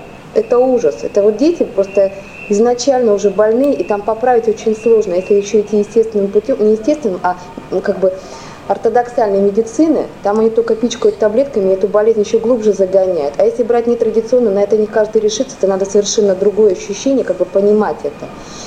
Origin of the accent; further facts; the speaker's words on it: Yekaterinburg, Sverdlovsk Oblast, Russia; Я говорю, я из Свердловска.